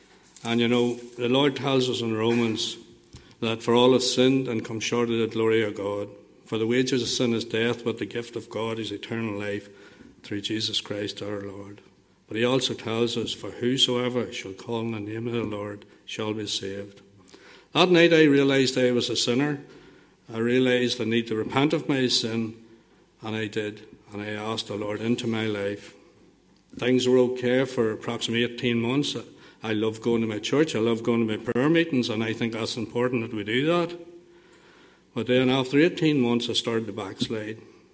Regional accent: Aughnacloy, Northern Ireland, United Kingdom; born there; I was born just outside Auchnacloy, which is a wee border town near Dungannon. I was born the 9th of January, 1900, and just can't remember the year now.

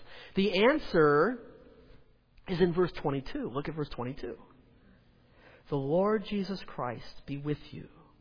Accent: New York, United States; now in Minnesota, United States; I grew up in New York. My wife grew up in Hartford, Connecticut. We now live in Minnesota, but our children are going to college in South Carolina.

